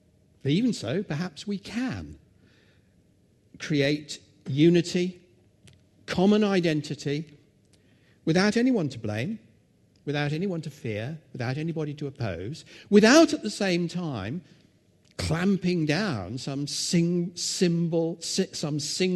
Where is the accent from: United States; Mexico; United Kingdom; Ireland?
Ireland; we are all Irish men and women together. We have a common identity in the face of a common threat.